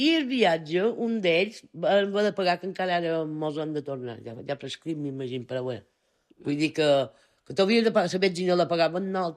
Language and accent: Catalan; Bunyola, Balearic Islands, Spain; I del Baleares vam venir allà on jo volia anar, en el Bunyola. Jo soc molt de Bunyola.